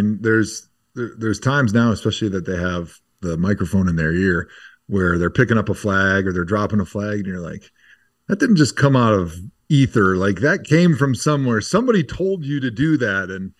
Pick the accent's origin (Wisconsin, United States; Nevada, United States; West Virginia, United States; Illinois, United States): Wisconsin, United States; I was a big Packer fan growing up in Wisconsin.